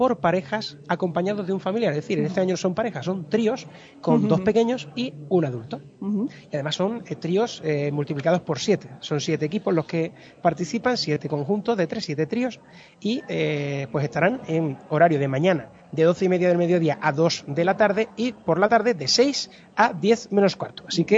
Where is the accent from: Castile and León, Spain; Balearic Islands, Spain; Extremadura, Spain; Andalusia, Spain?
Andalusia, Spain; Cabra; como dicen en Cabra, en mi pueblo, ya ha pasado el coche Sevilla